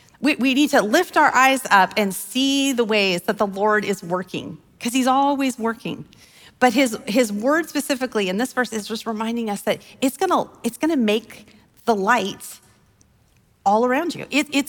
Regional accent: Wyoming, United States; I grew up on Wyoming on a ranch, and sometimes horses, they just plod.

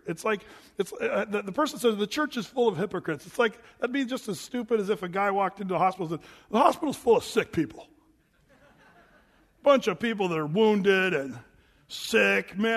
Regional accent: Oregon, United States; I said, oh, yeah, I'm from Southern Oregon. This is my neck of the woods

